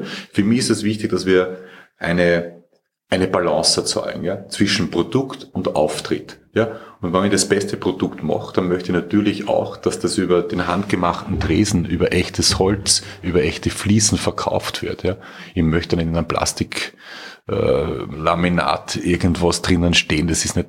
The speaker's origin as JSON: {"language": "German", "country": "Austria", "said": "weil ich bin ja Österreicher, ich lebe ja"}